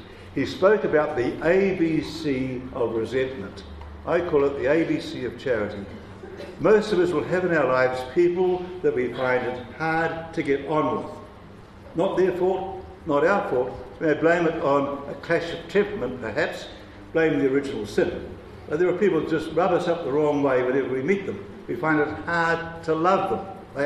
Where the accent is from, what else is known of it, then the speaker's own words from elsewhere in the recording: New Zealand; Now, as a New Zealander, of course, I think